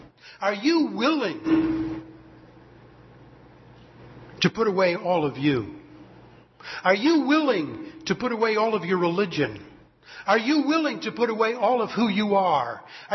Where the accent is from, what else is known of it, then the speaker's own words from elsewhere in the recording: Michigan, United States; But I come from Michigan.